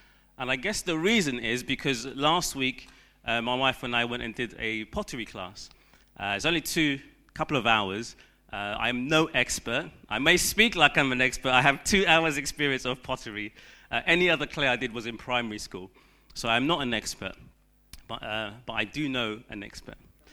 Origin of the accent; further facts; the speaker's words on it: Ghana; the closest thing I can liken it to is growing up in Ghana, I remember my nan making fufu.